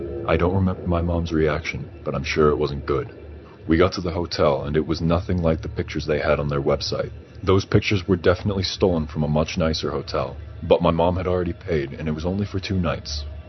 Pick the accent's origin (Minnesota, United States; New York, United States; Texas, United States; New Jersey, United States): Texas, United States; I grew up in rural Texas with about 1,000 people in my hometown.